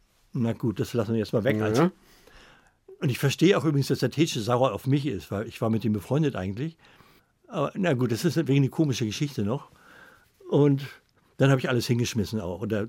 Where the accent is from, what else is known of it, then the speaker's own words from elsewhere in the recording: Northern Germany, Germany; Und ich bin auch ein Norddeutscher.